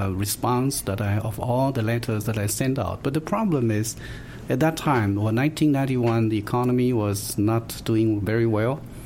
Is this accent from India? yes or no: no; Taiwan; now in United States; I was born and raised in Taiwan. Okay, I guess I don't mind whether people know how old I am. I was born in 19... I wish it's 88, but it's 58. I was born in 1958